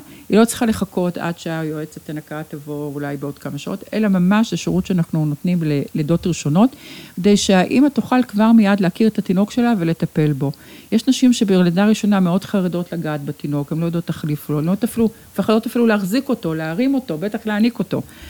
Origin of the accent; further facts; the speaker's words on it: Ramat Gan, Tel Aviv District, Israel; born there; כאן נולדתי, כאן נולדו לי ילדיי, כאן בניתי את ביתי באמת.